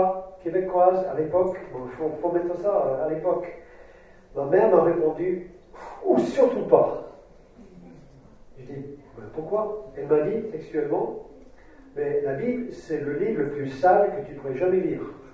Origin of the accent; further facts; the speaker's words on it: United States; J'avais 18 ans, j'ai grandi aux États-Unis